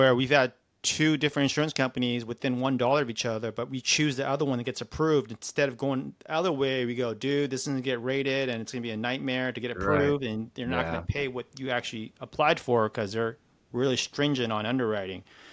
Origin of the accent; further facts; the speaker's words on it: Gyeongsang, South Korea; So I'm from South Korea, from Gyeongsang though.